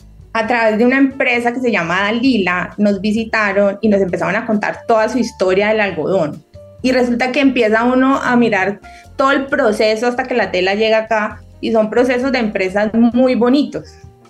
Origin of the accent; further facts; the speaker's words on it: Valle del Cauca, Colombia; Yo soy del Valle del Cauca